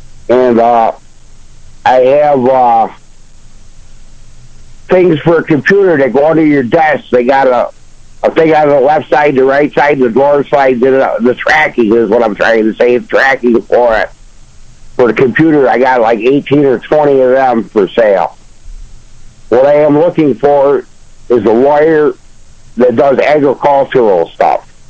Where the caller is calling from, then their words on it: Ashford, New York, United States; Calling from Ashford, New York.